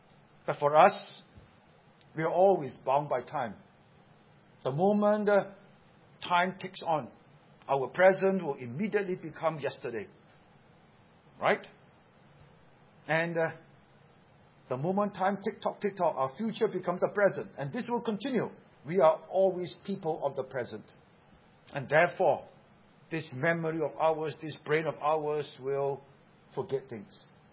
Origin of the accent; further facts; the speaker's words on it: Seremban, Negeri Sembilan, Malaysia; also born or lived in Singapore; I grew up in Seremban. My dad was a member of parliament in Seremban, and that's where we grew up. We were all born in Singapore.